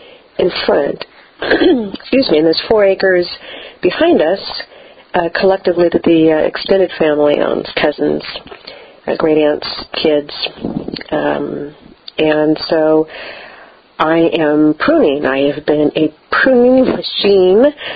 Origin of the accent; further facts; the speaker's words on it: California, United States; my parents were both born and raised here. I grew up in Sacramento County, but every holiday we would drive up here because both sets of grandparents were here.